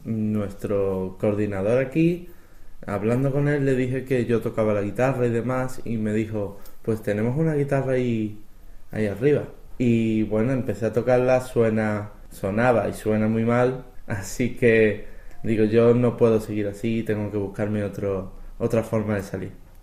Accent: Huelva, Andalusia, Spain; now in Czech Republic; Yo vengo del sur de España y allí lo que hay es mucho pescado. Pero también es verdad que vengo del sur de España, en Huelva, donde hay mucho cerdo, el animal.

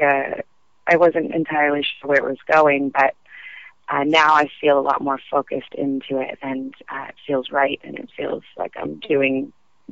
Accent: Montreal, Quebec, Canada; We're both from Montreal.

